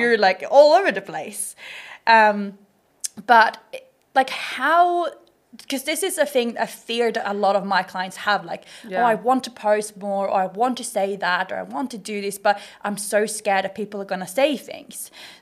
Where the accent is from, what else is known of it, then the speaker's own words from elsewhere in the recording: Sweden; English is a second language; we're obviously both from Sweden, and in Sweden it's very much like, don't stick out